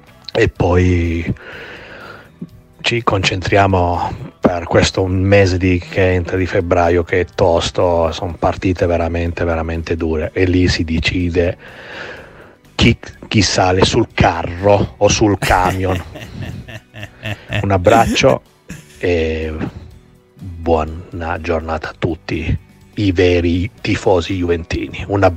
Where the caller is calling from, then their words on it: Paris, Île-de-France, France; Buongiorno, sono da Parigi.